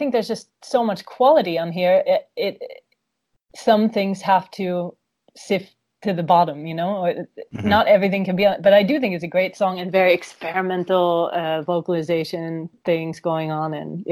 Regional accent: California, United States; I'm from California, so I remember that all.

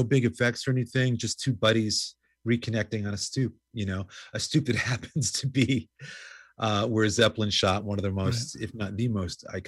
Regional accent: New York, United States; I grew up in New York going to CBGB's started going there in like 1977 while in high school.

